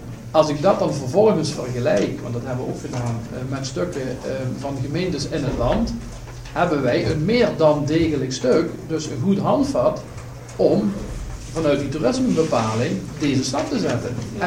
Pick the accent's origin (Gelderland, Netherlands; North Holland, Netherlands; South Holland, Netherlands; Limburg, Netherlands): Limburg, Netherlands; Brunssum; omdat ik uit Brunsum kom, geen toerist?